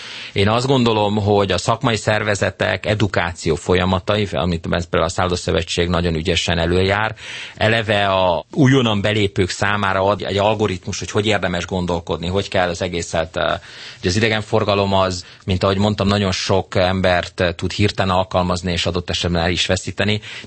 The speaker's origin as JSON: {"language": "Hungarian", "region": "Budapest", "country": "Hungary", "said": "Én magam budapesti vagyok"}